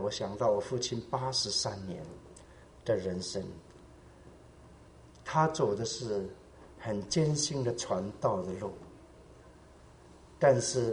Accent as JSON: {"language": "Chinese", "region": "Eastern Taiwan", "country": "Taiwan", "said": "我们是台湾的东部，他要翻山到那个南投，还要翻山到高雄"}